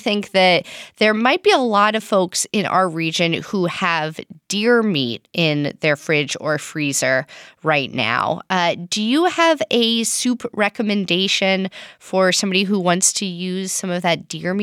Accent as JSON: {"language": "English", "region": "Virginia", "country": "United States", "tie": "born or raised there", "said": "Yeah, I grew up in Virginia, and there was sassafras everywhere."}